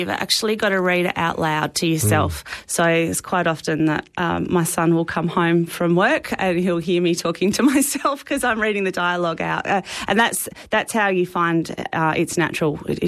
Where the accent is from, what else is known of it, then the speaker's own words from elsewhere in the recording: South Australia, Australia; I am originally from the Flinders Ranges, and it's just a really great spot to dump bodies when you're writing books.